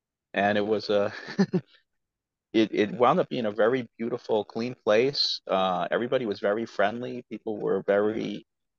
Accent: New York, United States; now in Long Island, United States; No, I'm from New York.

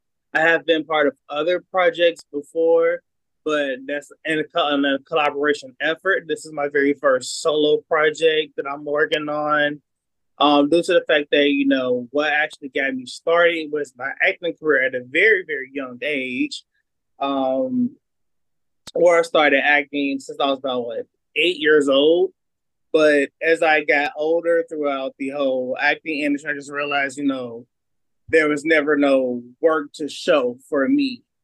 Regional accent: Chicago, Illinois, United States; Like I said, I am from Chicago. I will be 30 years old this year

